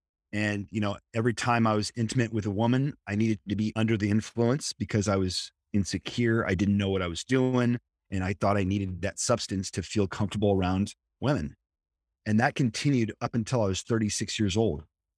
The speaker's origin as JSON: {"language": "English", "region": "Nebraska", "country": "United States", "tie": "born or raised there", "moved": "as an adult", "lives_now": "San Diego, United States", "said": "And I grew up in the Midwest. I'm from Nebraska, played baseball in Kansas. And then I packed up all my stuff and moved to San Diego, August 16th, 2002."}